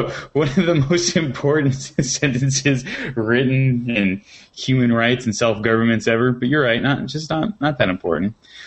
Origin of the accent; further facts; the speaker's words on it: United States; Nice. I'm American, too. Back in America.